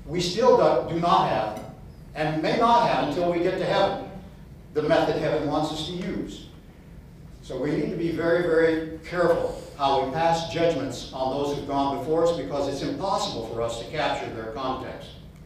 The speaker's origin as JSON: {"language": "English", "town": "San Luis Obispo", "region": "California", "country": "United States", "tie": "born or raised there", "said": "In fact, when I was growing up in San Luis Obispo, every Sabbath morning we'd come to Sabbath school and it was raining."}